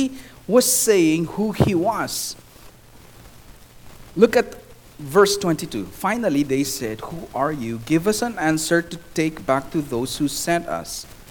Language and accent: English; Philippines; now in United States; I am a Filipino with a lot of Chinese blood running in my system. I'm from the Philippines, and now I live in the United States.